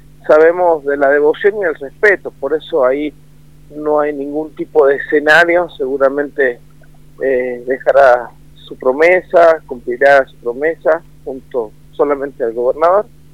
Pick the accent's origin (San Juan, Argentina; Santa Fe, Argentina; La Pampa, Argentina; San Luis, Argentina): San Juan, Argentina; es parte también de la tradición de lo que somos los sanjuaninos